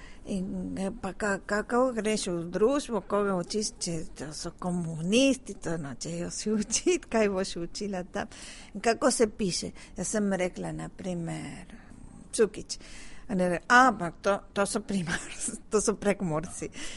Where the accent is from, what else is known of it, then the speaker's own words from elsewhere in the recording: Argentina; born there; Slovenian is a second language; jaz sem rojena v Argentini in moj oče je šel v Kordo po drugi svetovni vojni